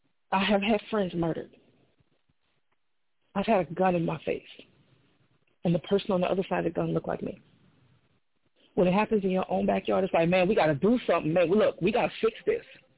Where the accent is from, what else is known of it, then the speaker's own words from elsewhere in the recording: New Orleans, Louisiana, United States; I'm from New Orleans. I see the same thing Stacey states. I come from a city that was named the nation's murder capital. I am 41 years old.